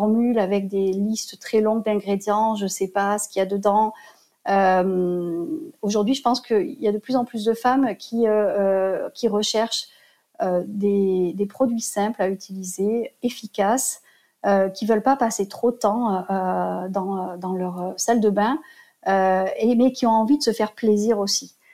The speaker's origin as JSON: {"language": "French", "region": "Réunion", "country": "France", "said": "mais par exemple mon Siret me localise ici à la Réunion."}